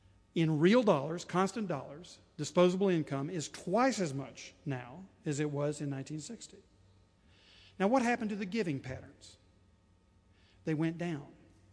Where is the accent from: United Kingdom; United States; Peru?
United Kingdom; Scotland; I'm Scottish. I really am, so don't get offended if you're... I can talk about us. I can't talk about your ethnic group, but I can talk about mine.